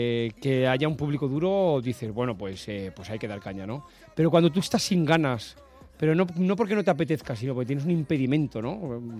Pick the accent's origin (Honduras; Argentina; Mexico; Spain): Spain; Barcelona, Catalonia; born there; yo soy nacido en Barcelona.